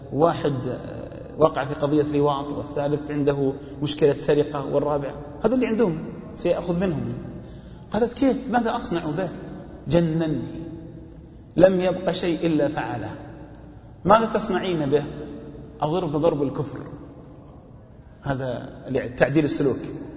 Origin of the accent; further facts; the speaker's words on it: Al-Ahsa, Eastern Province, Saudi Arabia; وأنا ابن الأحساء والفسيلة أمامي، عندي 2,000,000 نخلة هناك